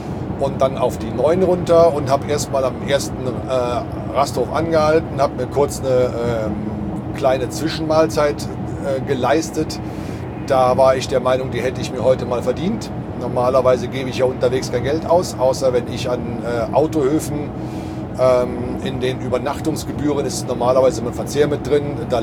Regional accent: Cologne, North Rhine-Westphalia, Germany; Ich meine, ich komme selber aus Köln

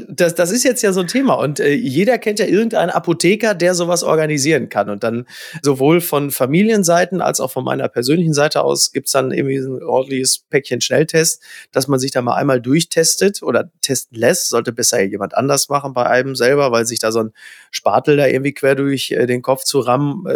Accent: Castrop-Rauxel, North Rhine-Westphalia, Germany; born or raised there

